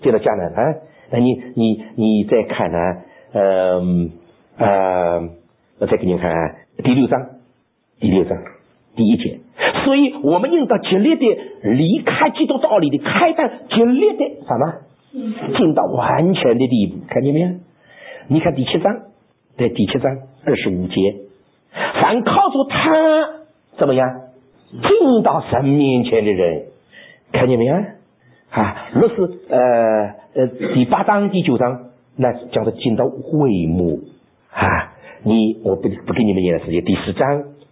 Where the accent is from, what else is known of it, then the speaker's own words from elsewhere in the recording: Shanghai, China; 好像你们广东人叫我们上海佬一样，你听见我们不会讲广东话说，可还上海佬？